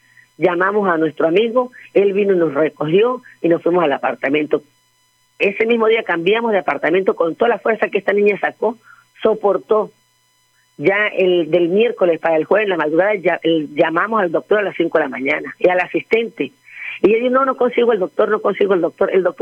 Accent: Venezuela; yo vengo de Venezuela, vine a acompañar a mi sobrina

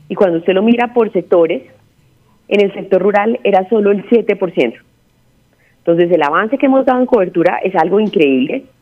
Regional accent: Colombia; Tenemos como colombianos unas cosas que hemos ganado, como la libre elección.

